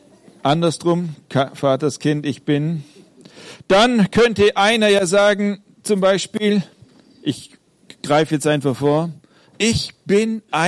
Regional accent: Eilingen, Germany; wenn ich in Eilingen, dem Ort, wo ich aufgewachsen bin, durch die Straßen latsche

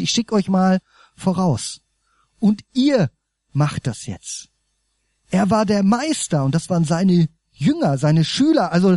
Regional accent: Germany; Mich kotzt das manchmal an und ich bin das ja selber auch, bin ja auch Deutscher, ne?

